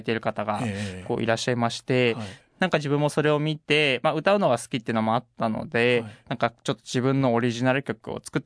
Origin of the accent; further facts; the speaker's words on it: Gifu, Japan; この時そうです、岐阜、地元岐阜なんですけども、岐阜にいまして